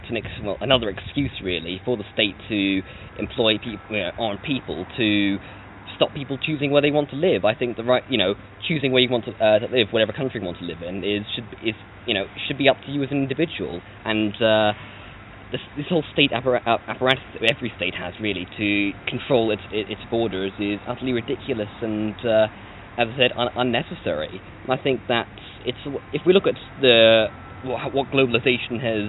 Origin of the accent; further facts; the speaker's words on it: Edinburgh, Scotland, United Kingdom; I'm from Edinburgh up in Scotland.